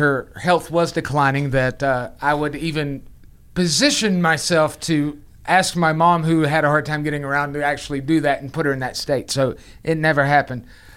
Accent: the South, United States; I'm a Southerner who doesn't like sweet tea. I'm a Southerner who doesn't like tater salad.

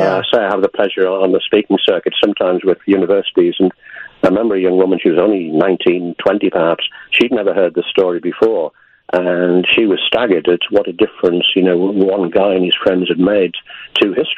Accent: Hartlepool, North East England, United Kingdom; Hartlepool is my hometown.

